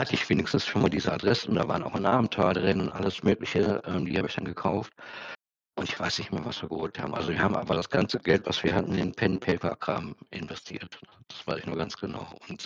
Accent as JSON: {"language": "German", "town": "Oberhausen", "region": "North Rhine-Westphalia", "country": "Germany", "said": "ich komme halt aus Oberhausen, da gab es halt einen Spieleladen"}